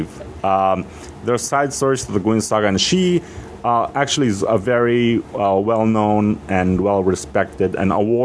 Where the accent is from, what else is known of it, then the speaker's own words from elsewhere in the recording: Japan; I was born and raised in Japan.